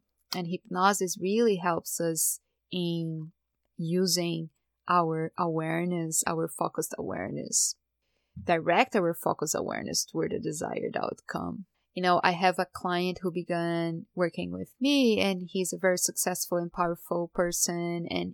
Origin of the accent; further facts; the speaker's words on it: Brazil; English is a second language; moved away as an adult; now in United States; I have an accent and I am an immigrant. And I grew up in Brazil and I came to the United States with 30 years old. I was 30 years old.